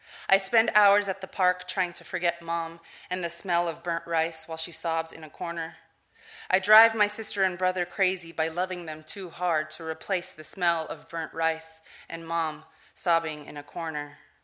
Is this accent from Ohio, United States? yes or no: no; California, United States; And I grew up in the San Fernando Valley my whole life